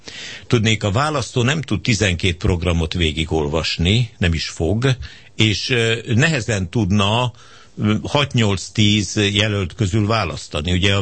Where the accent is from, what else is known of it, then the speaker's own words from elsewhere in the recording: Hungary; mint magyar szavazópolgárnak